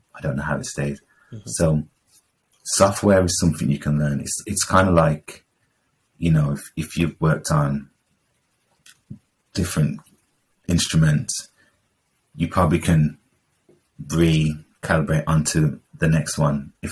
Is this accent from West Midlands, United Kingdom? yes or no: yes; Birmingham, West Midlands, United Kingdom; Like I'm this black kid from Caribbean background in like Handsworth in Birmingham, in an environment where you're watching Japanese cartoons